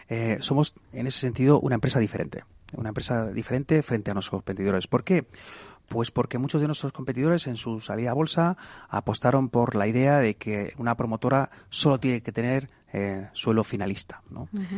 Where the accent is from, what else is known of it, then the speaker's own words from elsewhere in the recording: Murcia, Region of Murcia, Spain; Además, yo soy de Murcia, o sea que no puedo decir otra cosa.